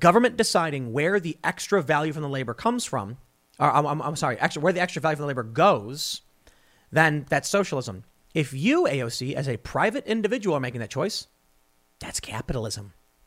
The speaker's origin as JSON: {"language": "English", "town": "Chicago", "region": "Illinois", "country": "United States", "tie": "born or raised there", "said": "especially because I grew up in Chicago, where it's all Democrat."}